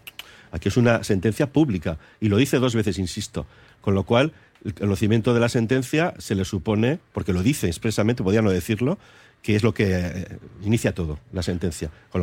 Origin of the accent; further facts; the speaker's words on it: Basque Country, Spain; Enmierdar las relaciones entre navarros y vizcaínos, somos todos vascos